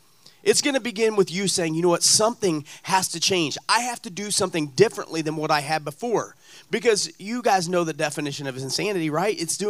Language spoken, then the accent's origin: English; Alton, United States; I remember growing up in Alton as a kid